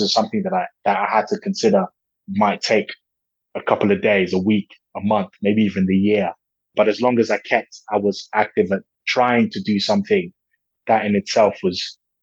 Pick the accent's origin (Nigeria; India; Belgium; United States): Nigeria; now in United Kingdom; Like I said, I come from Nigeria and I moved to England.